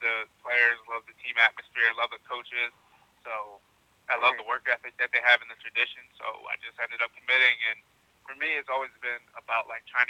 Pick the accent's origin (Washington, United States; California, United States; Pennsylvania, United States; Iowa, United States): Pennsylvania, United States; Philadelphia; Honestly, I grew up in Philly